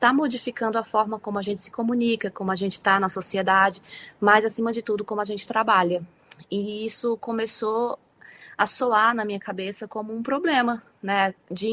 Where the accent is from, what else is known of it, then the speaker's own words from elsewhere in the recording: Quixadá, Ceará, Brazil; eu venho do Ceará, na verdade, do sertão do Ceará, né? Eu venho da cidade de Quixadá, né? Uma terra de semiárido. Eu costumo dizer que meu bioma é a Caatinga, né? Que vem desse contexto árido, dessa vivência dos povos nordestinos, né? Então, eu venho dessa região, sou do Ceará com muito orgulho.